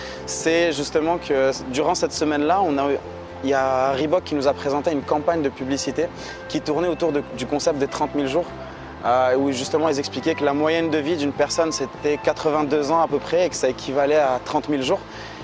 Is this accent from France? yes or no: no; Morocco; moved away as an adult; je suis né, j'ai grandi au Maroc, j'ai passé 19 ans au Maroc, donc je connais parfaitement bien le sujet.